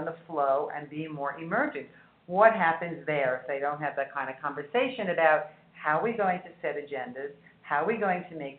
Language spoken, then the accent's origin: English; New York City, New York, United States; also born or lived in Japan; I remember, now I grew up in New York City, and you took care of your own apartment